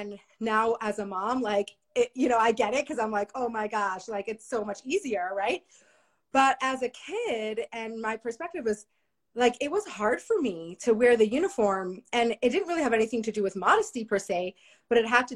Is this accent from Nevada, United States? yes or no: no; San Antonio, Texas, United States; now in Bozeman, United States; I grew up in San Antonio, Texas, doing the same thing, growing up in a Chabad family in outreach.